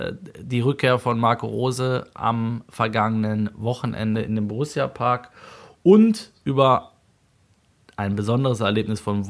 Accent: Kalkar, North Rhine-Westphalia, Germany; Hallo, grüezi, bonjour und guten Abend aus Alt-Kalkar. Meiner Heimat.

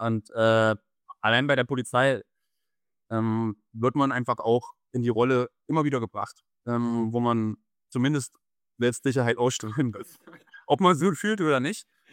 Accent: Thuringia, Germany; Ich komme aus Thüringen ursprünglich

